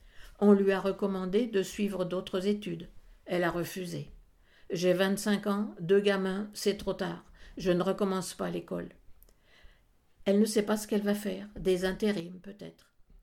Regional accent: France; moi je suis française, je le fais à la française, à l'horizontale.

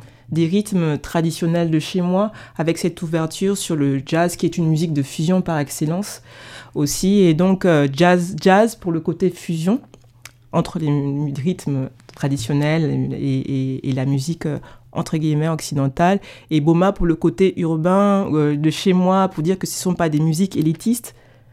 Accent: Gabon; now in France; rapport à ma langue fang est particulier parce que je me considère comme déracinée, c'est-à-dire que effectivement j'ai grandi au Gabon, mais on m'a pas appris ma langue.

